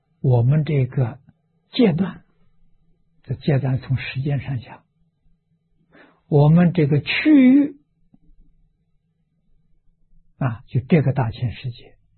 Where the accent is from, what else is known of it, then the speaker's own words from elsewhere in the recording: China; 我们中国人讲仁爱，缺乏这个东西啊。